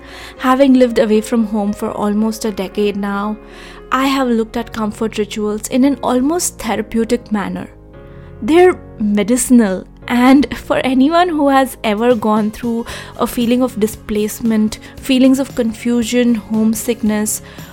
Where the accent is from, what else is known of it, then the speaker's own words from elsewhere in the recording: India; moved away; my time growing up in India